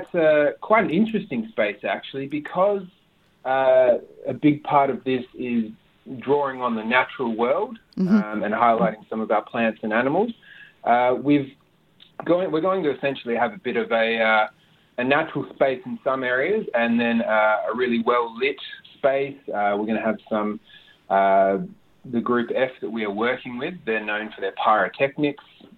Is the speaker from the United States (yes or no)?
no; Western Australia, Australia; So my mob is through the Whadjuk connection and Balladong, Binjarab and Kinyang.